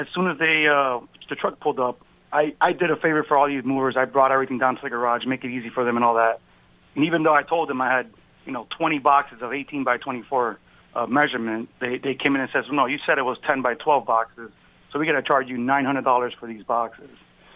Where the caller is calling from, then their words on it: Glastonbury, Connecticut, United States; Glastonbury, Connecticut.